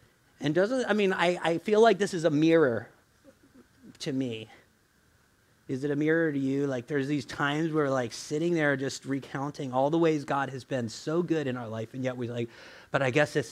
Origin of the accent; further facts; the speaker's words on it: the South, United States; Where I come from, this means yes. Yeah, I'm from the South.